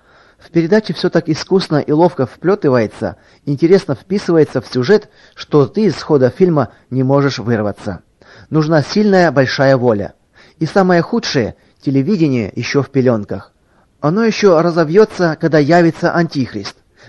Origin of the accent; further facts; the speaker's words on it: Lodz, Łódź Voivodeship, Poland; moved away; Показывали фильм про мой родной город Лодж, в котором я вырос.